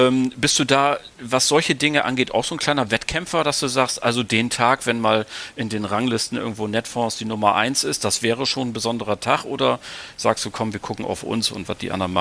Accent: Northern Germany, Germany; Wir sind ja Norddeutsche.

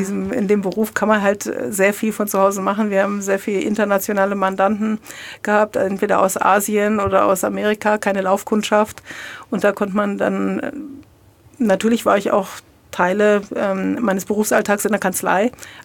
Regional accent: Lower Saxony, Germany; now in Treuchtlingen, Germany; Nein, ich bin in Niedersächsin. Ich bin der Liebe wegen in Franken.

